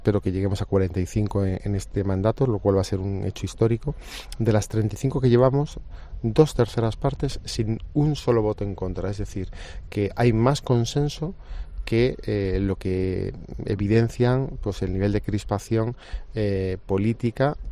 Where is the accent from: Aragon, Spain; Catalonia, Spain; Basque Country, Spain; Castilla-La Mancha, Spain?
Castilla-La Mancha, Spain; Nosotros somos castellano-manchegos españoles, nos sentimos parte de un proyecto colectivo que es España